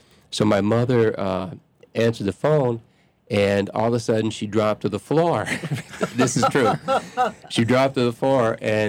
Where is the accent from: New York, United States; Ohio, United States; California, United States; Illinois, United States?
Illinois, United States; Chicago; accent: Chicago; Do you think I talk Chicago?